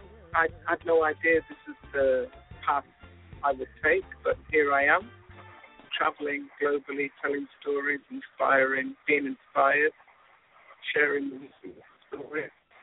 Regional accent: Manchester, North West England, United Kingdom; born there; I was born in March 1964 in Manchester, UK.

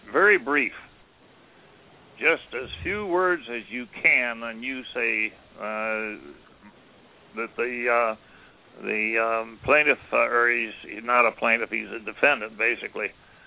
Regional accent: Montana, United States; I'm from Montana, and I'm the one that lit the fire under those fellows

